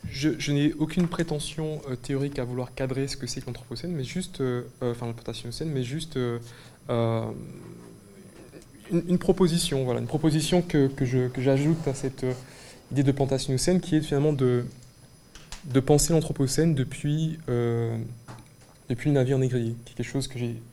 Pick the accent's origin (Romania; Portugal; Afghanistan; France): France; Martinique; je suis martiniquais et je suis chercheur en philosophie